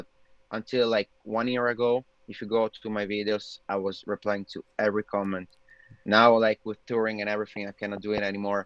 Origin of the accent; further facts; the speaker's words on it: Trento, Trentino-Alto Adige, Italy; also born or lived in Milan; I grew up in a little town in Italy, like in the Alps. Like I was born in Milan, but then I moved to Trento.